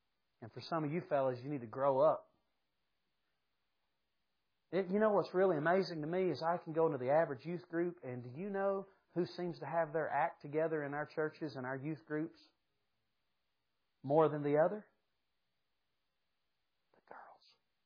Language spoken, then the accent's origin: English; Yadkinville, North Carolina, United States; I was born and raised near Yadkinville, North Carolina.